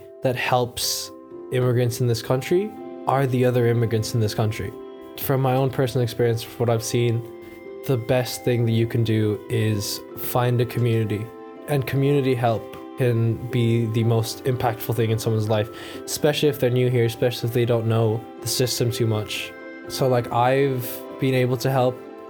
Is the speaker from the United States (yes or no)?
no; Philippines; now in Ireland; culturally I feel I'm mostly Irish, but originally and for a longer amount of time, I am Filipino.